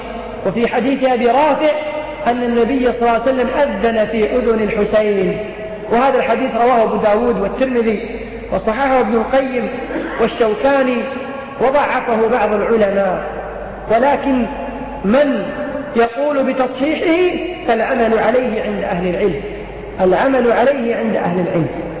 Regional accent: Kuwait; والعامة عندنا في الكويت يسمونها التمايل.

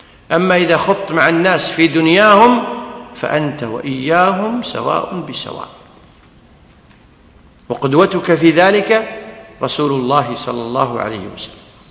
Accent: Kuwait; وعندنا بالكويت مثل يقول

